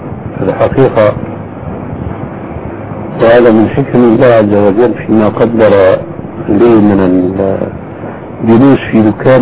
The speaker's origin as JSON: {"language": "Arabic", "country": "Syria", "said": "كان عندنا في سوريا ريش للكتابة"}